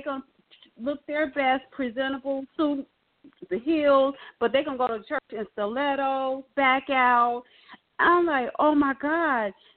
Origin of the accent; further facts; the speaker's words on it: Chicago, Illinois, United States; I'm from Chicago, and it was I would say a mega church, but it was it's a pretty large church in Chicago.